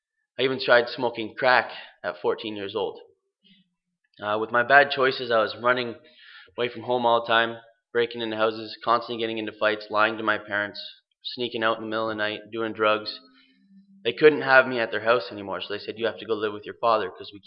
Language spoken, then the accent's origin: English; Kitchener, Ontario, Canada; born there; I'm 20 years old. I was born in Kitchener, Ontario.